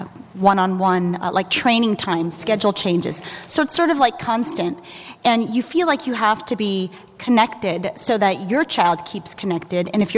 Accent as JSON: {"language": "English", "town": "San Diego", "region": "California", "country": "United States", "said": "from San Diego."}